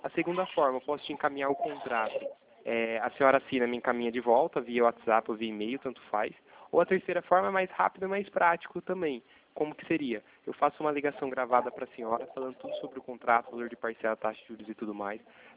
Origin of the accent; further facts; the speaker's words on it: Itatiba, São Paulo, Brazil; eu sou daqui de Itatiba